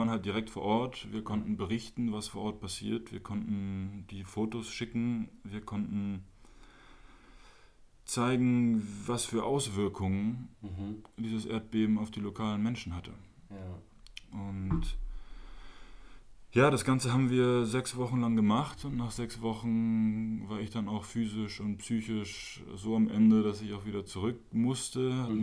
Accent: Berlin, Germany; Ich bin in Berlin aufgewachsen, deutsch-französische Eltern, deutsch-französisch aufgewachsen, spreche auch beide Sprachen

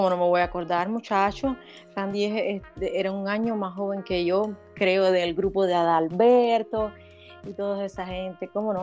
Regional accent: Manicaragua, Villa Clara, Cuba; No, nacida y criada en Manicaragua.

